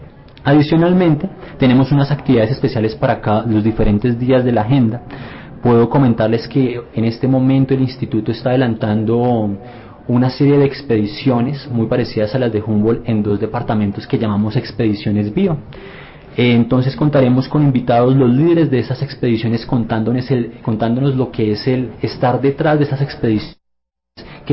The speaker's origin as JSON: {"language": "Spanish", "country": "Colombia", "said": "lo que estamos recibiendo como colombianos en este momento."}